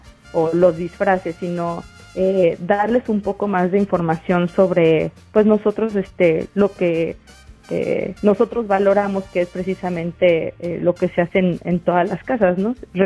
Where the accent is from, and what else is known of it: Mexico